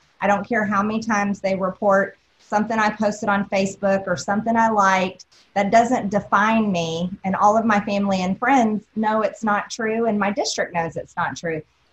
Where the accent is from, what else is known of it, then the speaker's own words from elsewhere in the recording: United States; I'm very much an ordinary American, just a regular American woman. I love our country and I love being an American woman.